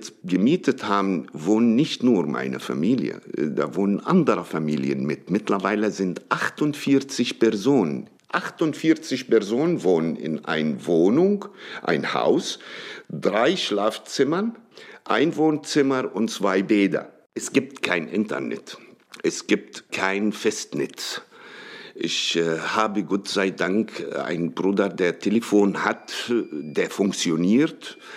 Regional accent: Palestine; Ich habe kein Recht, meinen Mund aufzumachen als Palästinenser.

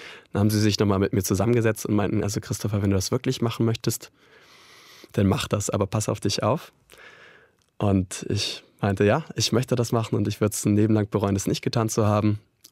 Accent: Northern Germany, Germany; ich komme aus Norddeutschland und kenne nur meine kleine norddeutsche Ecke, vielleicht noch Dänemark, wo wir dann immer in den Urlaub gefahren sind.

